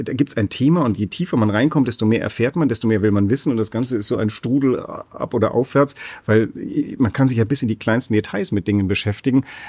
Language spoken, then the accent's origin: German; Germany; Und wir beiden, und er war Franzose und ich war Deutsche, wir stellen fest, Moment, das ist ja in Frankreich ein bisschen anders gedreht.